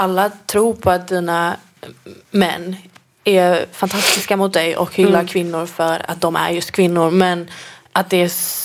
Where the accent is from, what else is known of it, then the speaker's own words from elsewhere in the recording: Gothenburg, Västra Götaland County, Sweden; Nej, jag föddes i Göteborg, 13 minuter efter min tvillingbrorsa. Växte upp ute på Hisingen, tillsammans med mina två bröder, mamma och pappa, och min mormor och morfar.